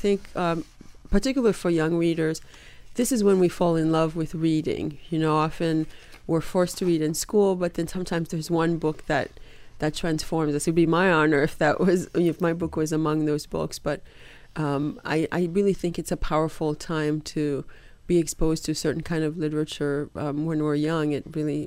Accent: Haiti; I have a cousin who I grew up with in Haiti.

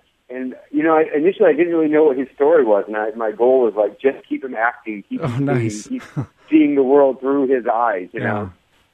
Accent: Michigan, United States; I grew up in Michigan. I lived in Michigan my whole life until this past year.

